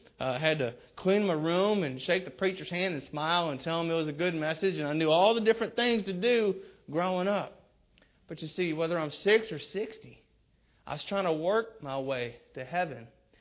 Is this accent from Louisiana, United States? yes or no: no; Pontiac, Michigan, United States; also born or lived in Southern US; I was born in Pontiac, Michigan. My first father, he died when I was 19, but I grew up first 5-6 years in Pontiac, Michigan.